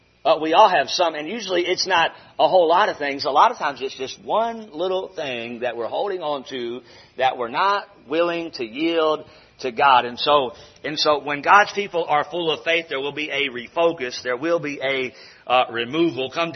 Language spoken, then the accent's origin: English; Charlotte, North Carolina, United States; I grew up in Charlotte, North Carolina, and I grew up in the inner city.